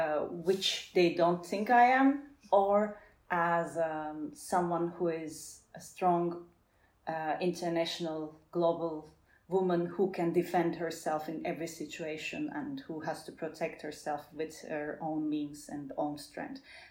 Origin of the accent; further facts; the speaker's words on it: Turkey; English is a second language; also born or lived in United Kingdom; I was an outsider in the UK context as well, because I came from Turkey.